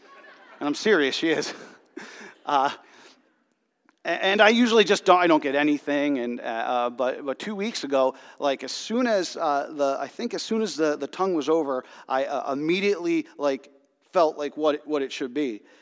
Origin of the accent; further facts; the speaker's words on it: New Jersey, United States; I'm Italian and I'm from New Jersey. So what it means if you're born in New Jersey and you're Italian, you grew up Catholic.